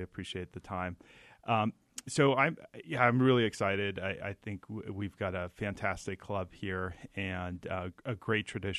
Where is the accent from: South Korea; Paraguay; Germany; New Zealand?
Germany; Garmisch, Bavaria; now in United States; I grew up in Germany. My dad was a U.S. Army officer, and we were stationed in Garmisch, Germany.